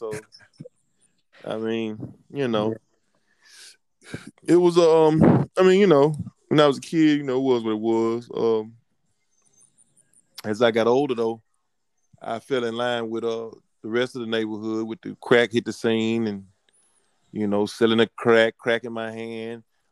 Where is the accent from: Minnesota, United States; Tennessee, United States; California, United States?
Tennessee, United States; Memphis; Yeah, I grew up in North Memphis, man. And North Memphis is like the inner part of the city.